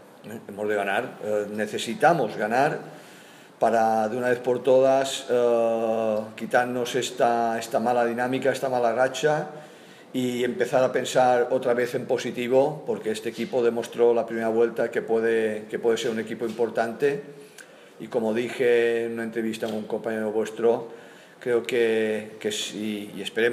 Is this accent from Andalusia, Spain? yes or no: no; Balearic Islands, Spain; Perdona que hable mucho, que soy mallorquín, pero.